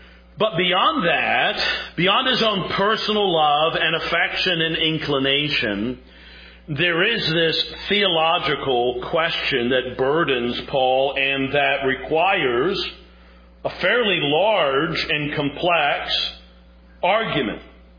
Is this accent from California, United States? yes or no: no; New York, United States; Who are my people? I'm from New York.